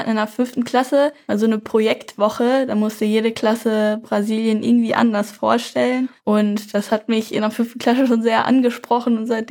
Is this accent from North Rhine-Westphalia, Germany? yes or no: yes; Minden, North Rhine-Westphalia, Germany; Also ich komme ja aus Minden